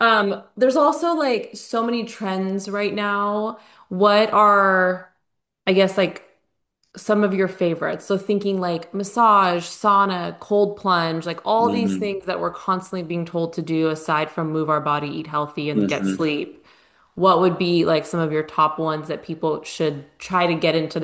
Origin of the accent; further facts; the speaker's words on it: California, United States; We're from California, so obviously we're not used to cold.